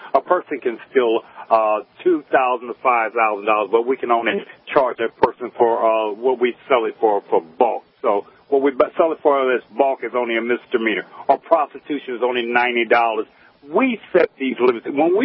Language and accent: English; St. Louis, Missouri, United States; I'm visiting Kentucky right now because I'm a truck driver, but I'm from St. Louis, and I'm enjoying your program.